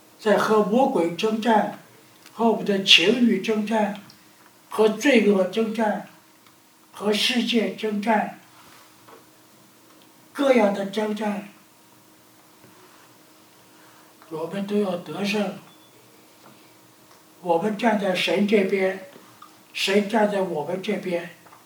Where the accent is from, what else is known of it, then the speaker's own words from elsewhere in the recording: China; 我们是中国人喜欢说天天过年呐